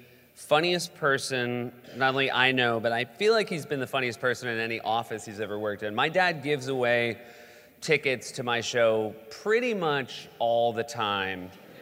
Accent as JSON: {"language": "English", "region": "New Hampshire", "country": "United States", "tie": "born or raised there", "said": "We grew up in New Hampshire. If you've ever been to New Hampshire, a lot of trees."}